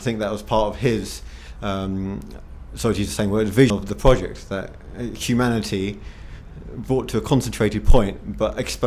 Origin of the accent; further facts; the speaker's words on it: United Kingdom; But to me, as a British person, as someone who enjoys London